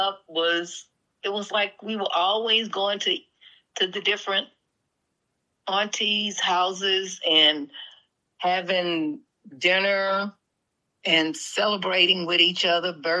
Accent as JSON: {"language": "English", "town": "Houston", "region": "Texas", "country": "United States", "tie": "born or raised there", "said": "I grew up in Houston. We called it Third Ward, Texas."}